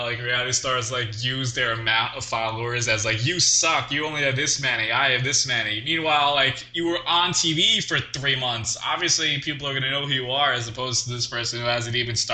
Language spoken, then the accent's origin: English; New York, United States; accent: New York; I'm sure she can complain about my New York accent. I'm sure I have one.